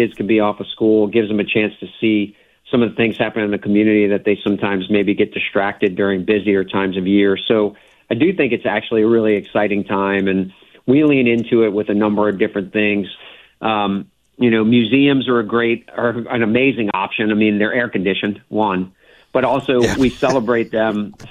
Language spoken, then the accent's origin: English; New Orleans, Louisiana, United States; when they find out I'm from New Orleans